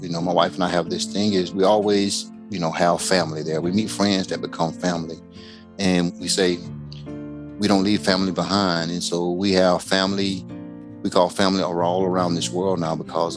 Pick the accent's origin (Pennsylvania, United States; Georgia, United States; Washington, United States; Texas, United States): Georgia, United States; Macon; I was born and raised in Macon, Georgia, and I have a brother and two sisters.